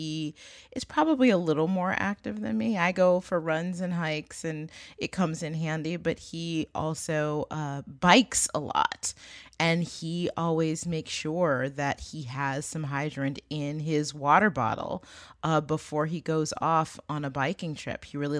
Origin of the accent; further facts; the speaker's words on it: United States; I am an American. I'm a great, great, great granddaughter of slaves. And I want America to be great.